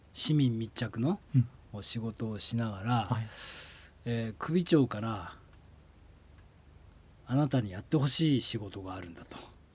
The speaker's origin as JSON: {"language": "Japanese", "town": "Shihoro", "region": "Hokkaido", "country": "Japan", "tie": "born or raised there", "said": "私は北海道生まれ北海道育ちです。"}